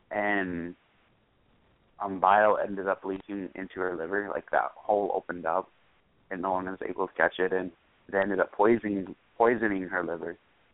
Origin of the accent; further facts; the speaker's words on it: North Dakota, United States; And where I grew up is in North Dakota my entire life, pretty much, in a small town of about 3,500 people.